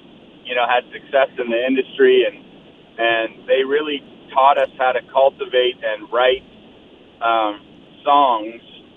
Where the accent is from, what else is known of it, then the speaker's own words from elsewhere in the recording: Maine, United States; John, who I grew up with in Maine